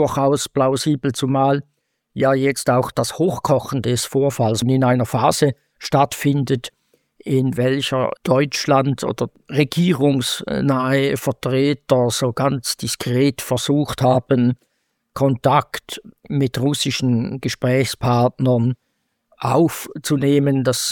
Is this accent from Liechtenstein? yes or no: no; Switzerland; In politischen Kreisen, auch bei uns in der Schweiz im Moment, das ist auch ein gewisser Abwehrreflex jetzt entstanden